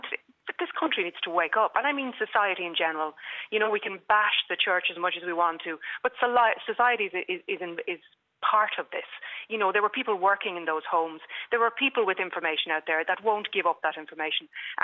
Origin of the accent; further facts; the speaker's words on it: County Dublin, Ireland; I was able to verify that I was born in Besper, which was about, you know, half a mile from where I grew up.